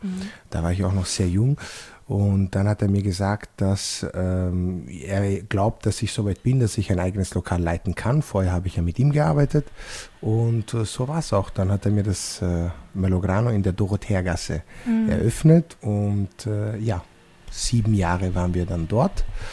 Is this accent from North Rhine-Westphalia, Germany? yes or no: no; Munich, Bavaria, Germany; born there; Also ihr kennt München sehr gut, ich bin in München auch geboren.